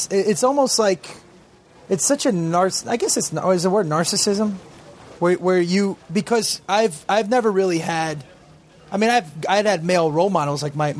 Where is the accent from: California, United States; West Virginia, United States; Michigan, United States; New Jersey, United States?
New Jersey, United States; Passaic; Well, New Jersey. I grew up in Passaic. Well, I went to 15 different schools, man. One high school.